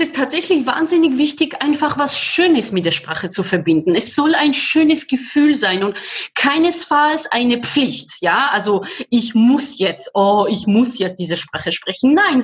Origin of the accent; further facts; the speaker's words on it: Georgia; first language Georgian; German is a second language; weil das meine Muttersprache ist